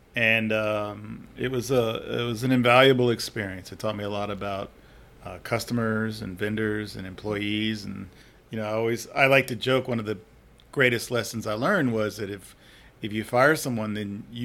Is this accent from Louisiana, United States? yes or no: yes; Covington, Louisiana, United States; also born or lived in Baton Rouge; Did. I was born in Covington and spent some time in Baton Rouge, but then we made our way to the North Shore, and that's where I was raised.